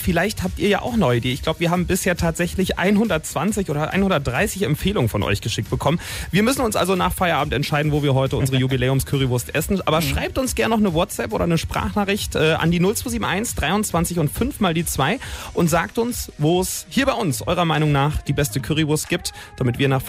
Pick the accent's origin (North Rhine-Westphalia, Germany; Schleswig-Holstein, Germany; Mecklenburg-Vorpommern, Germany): North Rhine-Westphalia, Germany; Burbach; Ich komme ja aus Burbach, das war da nicht weit zu fahren